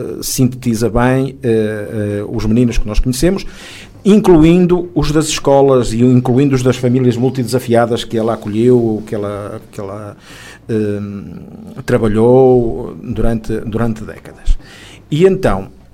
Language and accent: Portuguese; Norte, Portugal; accent: Northern Portuguese; estou a falar à moda do Norte